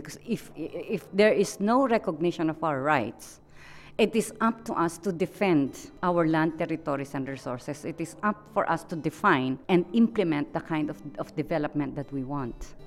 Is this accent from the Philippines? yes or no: yes; Philippines; Even if you come from Hawaii, I come from the Philippines, we all need to work together